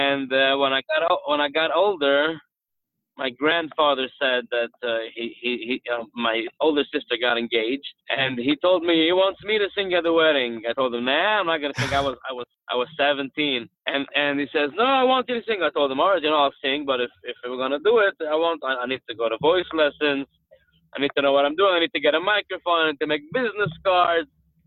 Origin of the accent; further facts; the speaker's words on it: Kiryas Yoel, New York, United States; My grandfather, we had a house there. And that's where we lived. So I grew up in Kiryas Yoel.